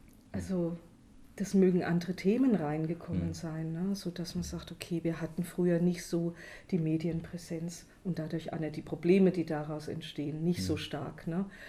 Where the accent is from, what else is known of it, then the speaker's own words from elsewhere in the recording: Amorbach, Bavaria, Germany; now in Weiden, Germany; Ich komme aus Unterfranken, aus Amorbach, dem schönen Odenwald, wo alles so präsent ist.